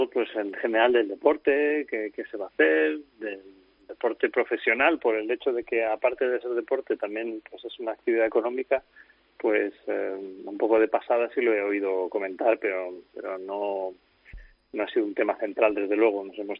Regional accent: Madrid, Community of Madrid, Spain; aunque soy de Madrid, pero me gusta mucho el agua

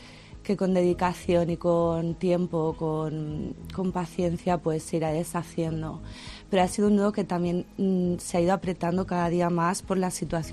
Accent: Valencia, Valencian Community, Spain; now in Catarroja, Spain; yo soy de Valencia, he vivido toda la vida en Valencia y hace 17 años me vine a vivir a Catarroja.

